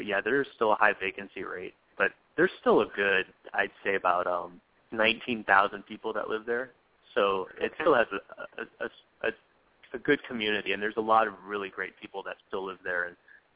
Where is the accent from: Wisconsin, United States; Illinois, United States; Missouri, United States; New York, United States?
Missouri, United States; Spanish Lake; And to see it in my hometown and to know that it was so closely tied to the release of my film